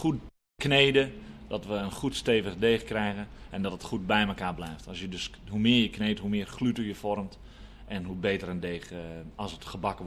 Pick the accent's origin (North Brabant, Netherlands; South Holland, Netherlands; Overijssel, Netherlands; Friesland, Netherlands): Friesland, Netherlands; Ik kom uit Friesland, dus ja.